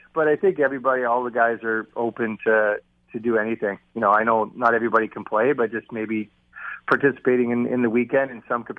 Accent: Canada; you don't want any Canadian teams to leave being Canadian

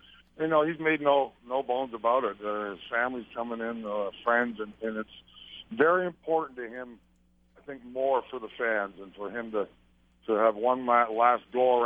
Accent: Edmonton, Alberta, Canada; because I'm from Edmonton

